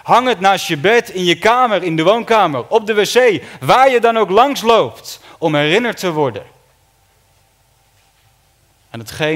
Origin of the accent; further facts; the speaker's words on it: Den Helder, North Holland, Netherlands; Ik woonde niet in Heerhugowaard, ik kwam uit Den Helder.